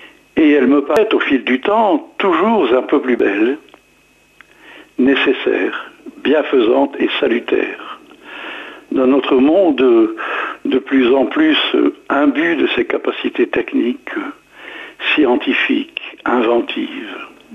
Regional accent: North, France; c'est la même chose un peu chez nous dans le Nord

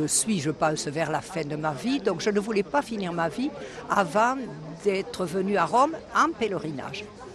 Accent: Gerde, Occitanie, France; Je viens de Gerde.

